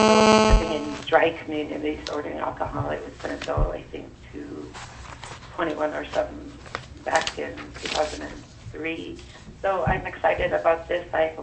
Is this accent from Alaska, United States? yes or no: yes; Alaska, United States; I'm originally from Warwick, a little village in northwest Alaska.